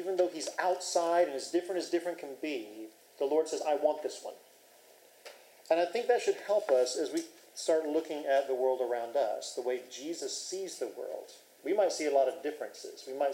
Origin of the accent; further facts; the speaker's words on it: Southeast, United States; I grew up in the South. South where? I'm talking about international. The Southeast United States, okay? Our culture is very limited, okay? It's biscuits and gravy.